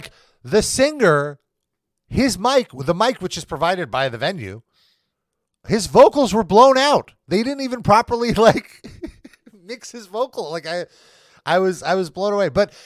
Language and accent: English; Chicago, Illinois, United States; Yeah, you know, I'm from Chicago, but.